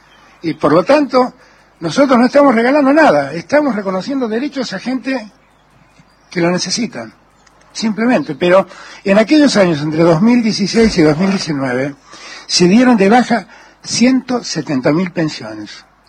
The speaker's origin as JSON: {"language": "Spanish", "country": "Argentina", "said": "Y como argentino también me llena de vergüenza."}